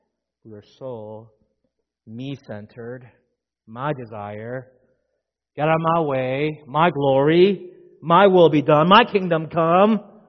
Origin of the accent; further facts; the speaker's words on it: Virginia, United States; I'm from Northern Virginia area, grew up there, my parents are still there, my sister's all still there